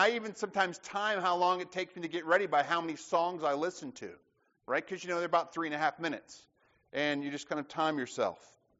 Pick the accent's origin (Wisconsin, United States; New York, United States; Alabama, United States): Alabama, United States; Listen, I grew up in South Alabama. I mean, I grew up in the woods every day.